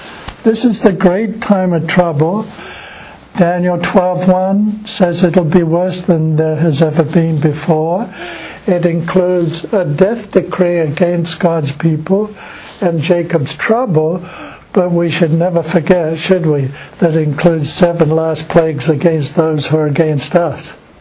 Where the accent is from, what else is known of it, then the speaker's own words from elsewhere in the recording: England, United Kingdom; moved away as an adult; now in United States; I grew up in England until I was 20. And then at the age of 20, I came across here to America to Southern Missionary College.